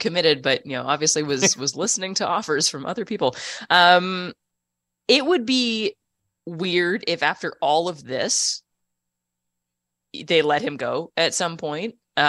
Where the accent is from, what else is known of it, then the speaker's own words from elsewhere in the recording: Canada; I mean, as a Canadian soccer fan, I'm happy that he's staying.